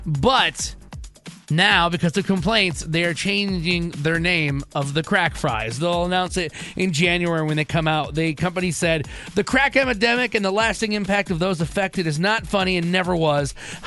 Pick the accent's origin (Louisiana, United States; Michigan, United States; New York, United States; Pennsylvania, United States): Michigan, United States; you'll find them in the Midwest, and I'm from Michigan, so this is where they actually created them